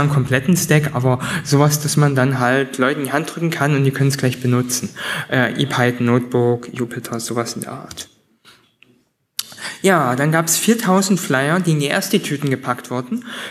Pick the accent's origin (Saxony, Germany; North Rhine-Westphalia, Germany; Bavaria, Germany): Saxony, Germany; Dresden; Also, ich komme aus Dresden